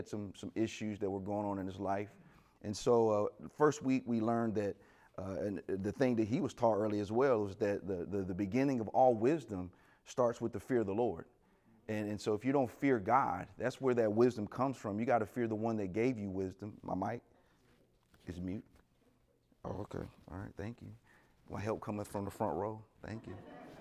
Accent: Texas, United States; I was from Nashville, Tennessee, and I grew up in Texas, excuse me, and I'm coming from Texas

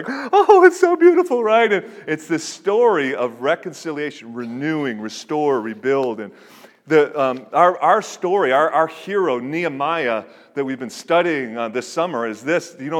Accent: Detroit, Michigan, United States; So I'm from Detroit. I don't know if you realize this, but Detroit's a good place to be from, okay?

